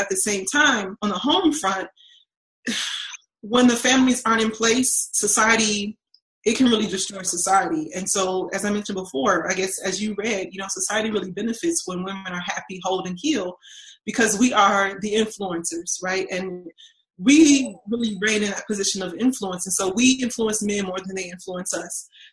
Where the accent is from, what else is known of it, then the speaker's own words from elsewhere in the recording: Detroit, Michigan, United States; And as a little girl growing up in Detroit, a lot of the families around me were single parents.